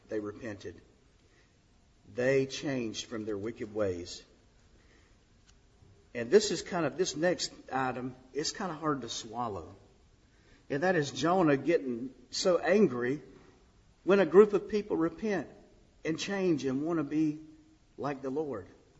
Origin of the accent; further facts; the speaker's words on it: Georgia, United States; I am from Georgia where it gets very hot.